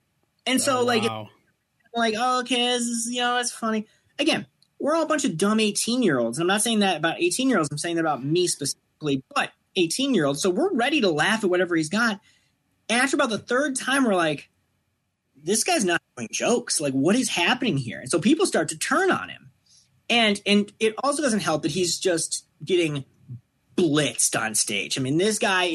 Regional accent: Michigan, United States; but you know, I was from Michigan.

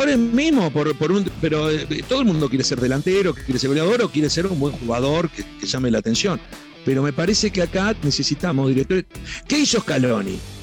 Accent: Uruguay; Mirá qué humildes somos los uruguayos

